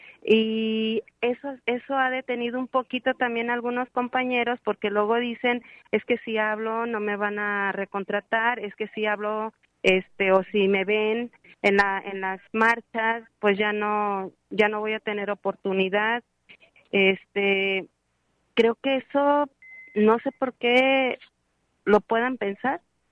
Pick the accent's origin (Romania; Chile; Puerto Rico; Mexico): Mexico; Yo soy ciudadana mexicana.